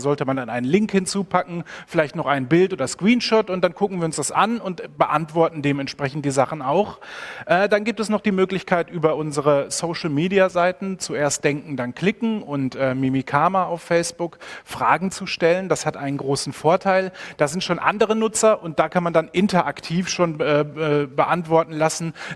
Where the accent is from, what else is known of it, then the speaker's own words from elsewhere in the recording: Germany; now in Vienna, Austria; deswegen wohne ich auch als Piefke hier in Wien und arbeite nicht von Deutschland aus.